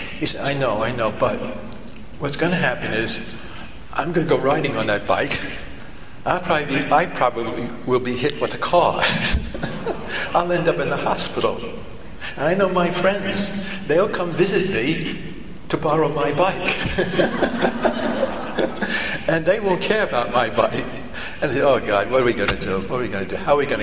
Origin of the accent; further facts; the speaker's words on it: Ireland; As an Irishman, you always say that, this is true.